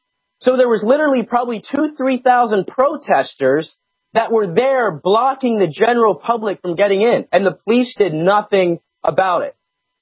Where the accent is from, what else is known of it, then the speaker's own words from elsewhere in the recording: Pennsylvania, United States; I'm 24. I'm from Lebanon County. That's where I grew up. I grew up in Harrisburg area, which is Lebanon County. I currently reside in Lehigh County.